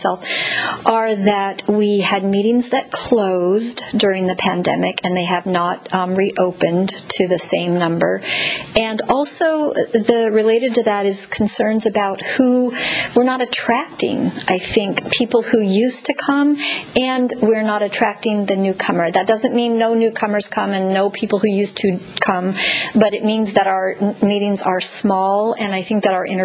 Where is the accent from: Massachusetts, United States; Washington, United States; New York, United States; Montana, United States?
Washington, United States; Olympia; I'm a compulsive overeater, and I'm from Olympia.